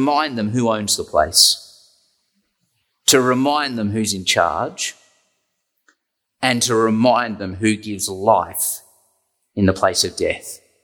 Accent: Australia; Think the widow, but think me. Because I'm an Aussie. I'm not traditionally part of the people of God.

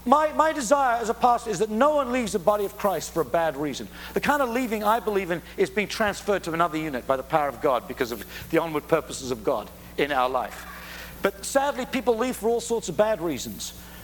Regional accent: Scotland, United Kingdom; You know, I'm Scottish so deep back into the darkest corners of the glens.

